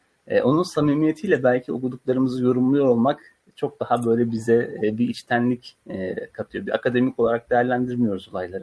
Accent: Istanbul, Turkey; 91 doğumlu. İstanbul'da doğdum, büyüdüm. Sivas'ta okudum, Cumhuriyet Üniversitesi'nde.

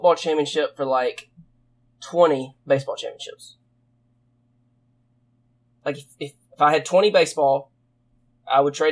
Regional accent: Alabama, United States; I am 30 years old and I'm from Alabama.

